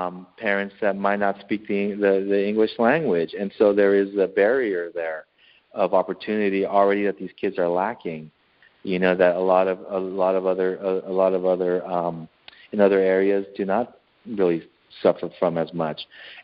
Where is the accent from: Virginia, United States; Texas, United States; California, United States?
California, United States; Los Angeles; when I was growing up in East LA, it had the worst, East LA at one time had as worst of an image as any city in South LA had.